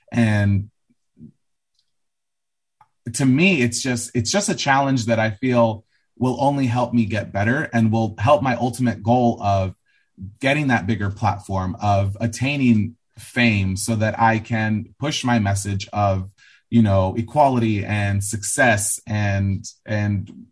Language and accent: English; Los Angeles, California, United States; I think just being from growing up in Los Angeles and being from the suburbs and watching the LA lifestyle and seeing how fast LA moves